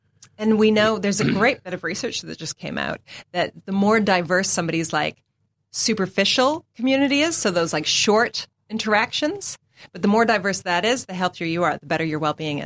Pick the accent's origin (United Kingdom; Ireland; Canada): Canada; moved away as an adult; I was raised in Canada.